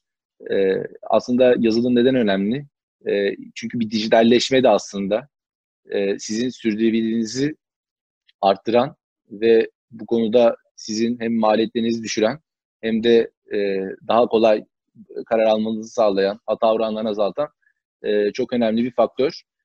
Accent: Denizli, Turkey; Denizliyim ama eğitim hayatım hep Denizli dışında geçti.

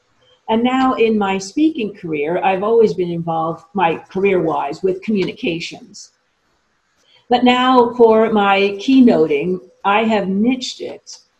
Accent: Italy; I grew up in Italy.

